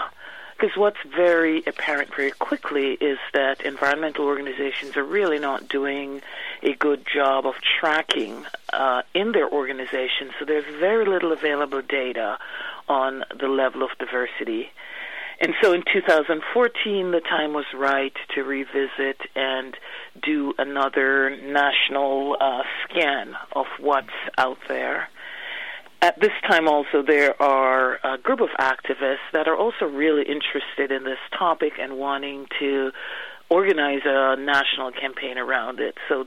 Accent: Jamaica; now in United States; I grew up in Jamaica, and there everybody took an interest in the environment.

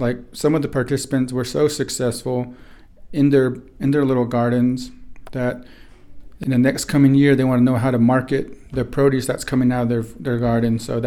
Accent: Black Mesa, Arizona, United States; and I'm originally from Black Mesa, Arizona, in the Four Corners, and I grew up dryland farming and raising livestock.

